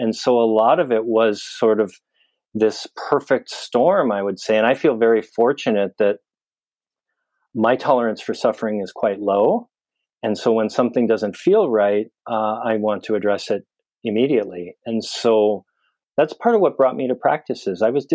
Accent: Wisconsin, United States; now in San Francisco, United States; I relocated from the Midwest. I grew up in Wisconsin. I moved out to the San Francisco area.

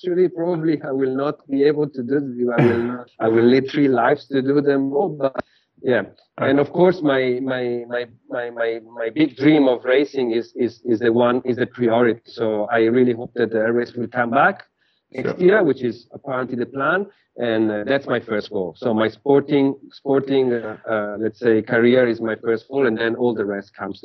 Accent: Bologna, Emilia-Romagna, Italy; Yeah, I mean, I'm from Bologna. I mean, I grew up in Bologna, so I grew up with Lamborghini and Ducati in my mind as the best vehicles out there.

